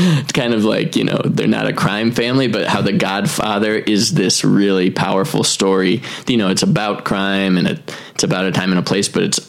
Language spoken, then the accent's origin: English; Michigan, United States; I think it was the boredom of growing up in Michigan, and so you look for things to do.